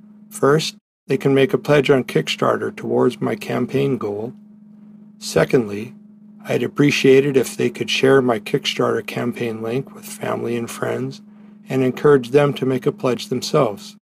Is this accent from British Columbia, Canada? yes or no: yes; Smithers, British Columbia, Canada; I'm from Smithers, British Columbia, and I would like to welcome you